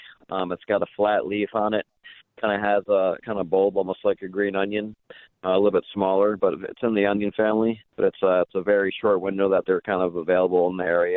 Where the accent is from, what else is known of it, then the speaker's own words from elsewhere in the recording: New York, United States; I'm from New York, and I love pepperoni and cheese pizza.